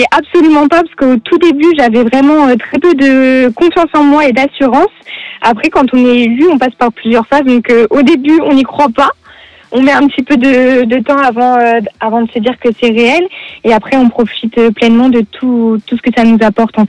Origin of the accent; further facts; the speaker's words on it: Amiens, Hauts-de-France, France; now in Quincampoix-Fleuzy, France; j'ai 21 ans et actuellement je vis à Quincampoix-Fleuzy, mais sinon je suis originaire d'Amiens.